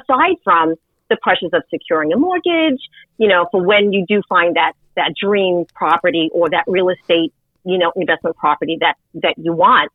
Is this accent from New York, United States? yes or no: yes; New York, United States; now in Babylon, United States; but I was raised down on the South Shore. And when I came back out here from the city, I'm actually in Babylon Village now.